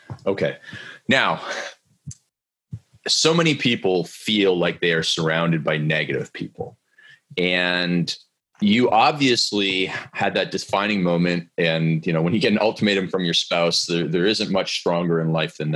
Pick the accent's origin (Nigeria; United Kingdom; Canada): Canada; Stratford, Ontario; I grew up in Canada on a farm in a small town of Stratford, Ontario, where you play hockey and drink beer